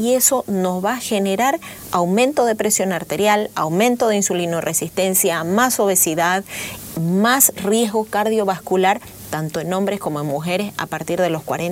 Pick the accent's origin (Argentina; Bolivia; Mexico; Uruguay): Bolivia; Nosotros no somos chinos, nosotros somos bolivianos.